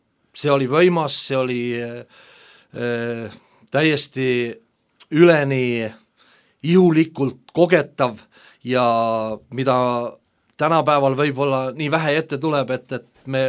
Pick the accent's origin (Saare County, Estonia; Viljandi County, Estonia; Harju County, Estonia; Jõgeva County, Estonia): Saare County, Estonia; Orissaare; Harilik maamees. Olen Saaremaalt, olen Orissaarest, Maasikülast.